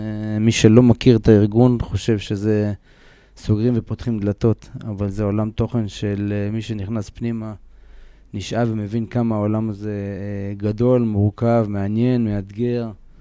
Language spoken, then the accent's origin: Hebrew; Haifa, Haifa District, Israel; נראה לי שגן משחקים בשכונת בת גלים, איפה שגדלתי עד גיל 6-7.